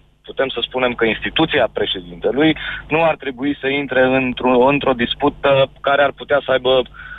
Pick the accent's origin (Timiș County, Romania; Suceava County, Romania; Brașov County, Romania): Brașov County, Romania; Brașov; din Brașov, eu am organizat în Brașov protestele.